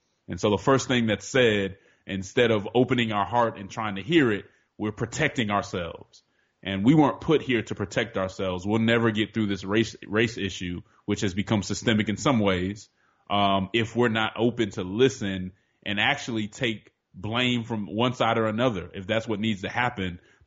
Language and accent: English; Denver, Colorado, United States; Well, I'm originally from Denver, Colorado. I was raised in the church.